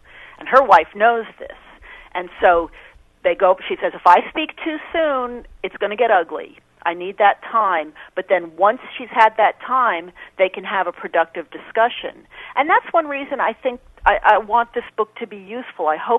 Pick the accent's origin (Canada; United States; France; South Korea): United States; New York; born or raised there